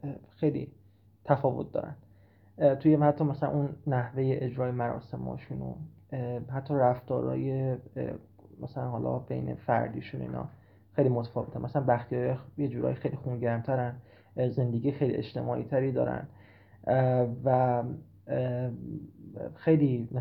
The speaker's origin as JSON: {"language": "Persian", "town": "Ahvaz", "region": "Khuzestan", "country": "Iran", "tie": "born there", "said": "البته من خودم متولد اهوازم،"}